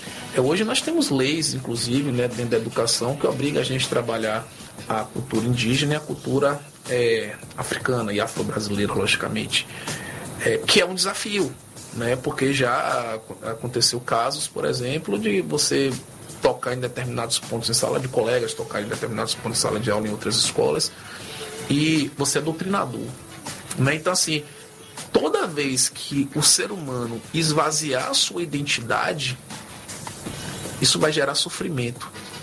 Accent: Brazil; com certeza a gente precisa resgatar as nossas raízes enquanto brasileiros e valorizar essas raízes

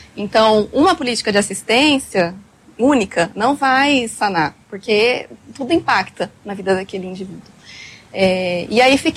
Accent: Votuporanga, São Paulo, Brazil; now in Londrina, Brazil; eu vim para Londrina em 2012, vim do interior de São Paulo para fazer psicologia na UEL.

